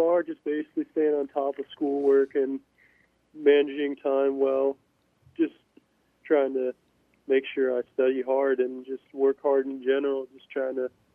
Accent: Columbus, Ohio, United States; I'm from Columbus, Ohio, so it's a little bit of a drive from there to here at Siena.

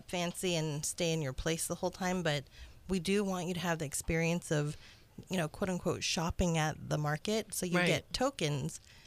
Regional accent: United States; so I was raised here in the States, but my family is from Taiwan.

